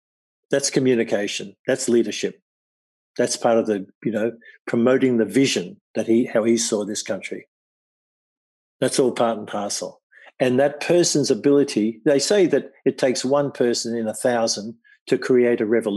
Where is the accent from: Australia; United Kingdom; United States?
Australia; It's a beautiful part of being an Australian as well.